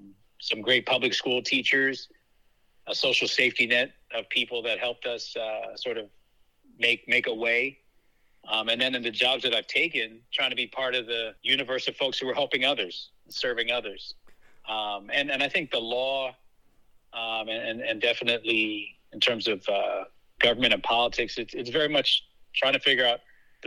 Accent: Maryland, United States; So I was born in Howard County General Hospital, but we moved to Prince George's County when I was like 3.

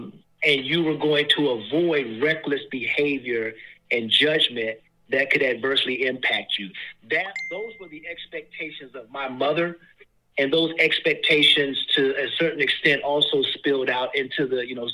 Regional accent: Washington, District of Columbia, United States; Listen, I am from Southeast D.C.

